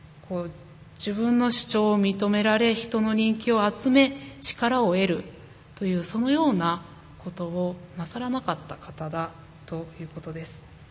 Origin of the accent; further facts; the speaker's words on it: Shiga, Japan; 私は滋賀県出身なんですけれども、滋賀県には琵琶湖という大きな湖があります。